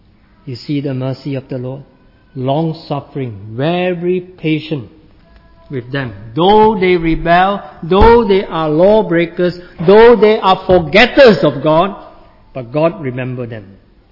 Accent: Singapore; I'm from Singapore. And Singapore, as you know, is a very rich and a developed country right now.

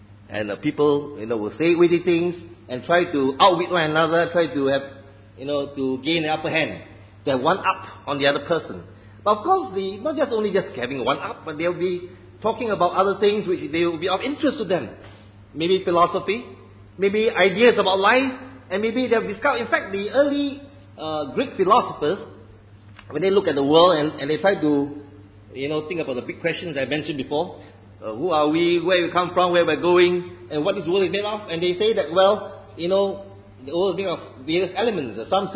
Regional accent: Singapore; because I come from Singapore, and it used to be at a time when I was much younger.

